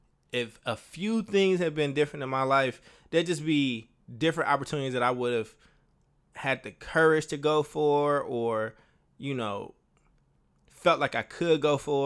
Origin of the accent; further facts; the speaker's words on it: Chicago, Illinois, United States; whether it's like back in my hometown of like Chicago or even New Orleans.